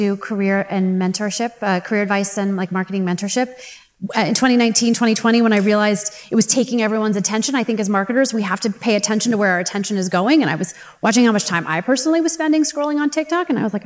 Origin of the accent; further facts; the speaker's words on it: St. Louis, Missouri, United States; I grew up in St. Louis, Missouri. I didn't know anything about beauty